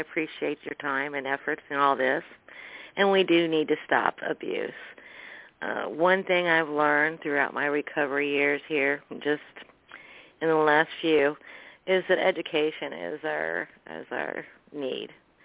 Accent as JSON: {"language": "English", "region": "Indiana", "country": "United States", "tie": "born or raised there", "said": "And one trip on the way home to my hometown, Indiana, here, me and my sisters heard some very sad words about Grandpa."}